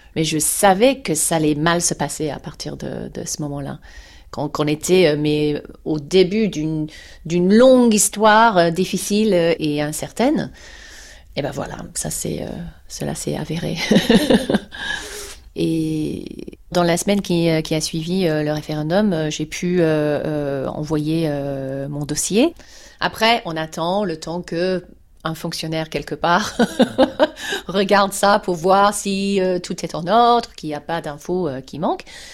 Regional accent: South East England, United Kingdom; French is a second language; moved away as an adult; now in France; il y a quand même un département qui s'appelle le Surrey, et moi, je viens de là. Alors, je suis arrivée en France pour la première fois en 1994

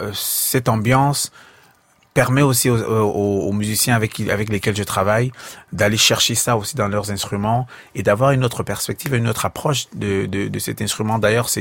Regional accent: Cameroon; first language Bassa; French is a second language; le bassa est ma première langue, le français est ma deuxième langue

